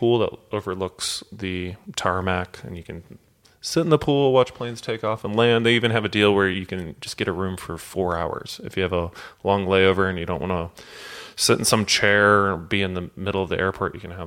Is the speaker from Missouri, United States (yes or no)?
yes; St. Louis, Missouri, United States; TWA, which was based out of my hometown in St. Louis, Missouri, struggled to recover from the bad publicity of the crash of Flight 800.